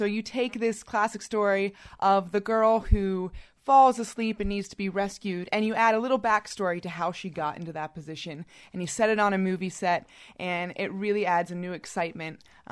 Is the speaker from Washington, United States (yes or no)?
no; Pittsburgh, Pennsylvania, United States; moved away as an adult; now in New York, United States; I came from Pittsburgh, Pennsylvania, born and raised. I stayed there through college